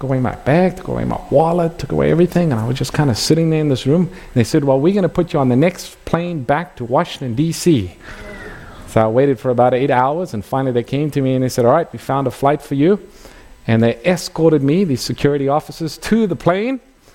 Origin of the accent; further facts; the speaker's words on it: South Africa; moved away as an adult; I was born and raised in South Africa, as I think many of you know, and because I was born in South Africa, I am a South African citizen, and at 18, when I was about to leave the country, I got my South African passport